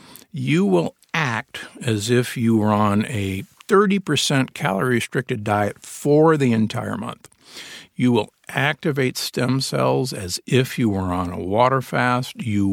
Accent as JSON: {"language": "English", "town": "Omaha", "region": "Nebraska", "country": "United States", "tie": "born or raised there", "said": "I grew up in Omaha, Nebraska, the beef state."}